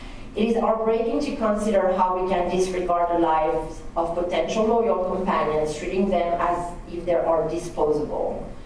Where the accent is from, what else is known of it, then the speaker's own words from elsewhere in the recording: France; accent: French; English is a second language; I'm sorry first about my accent, I'm from France, okay?